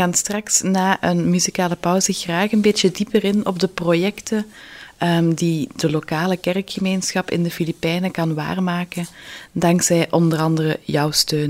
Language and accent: Dutch; Belgium; als wij als Belg horen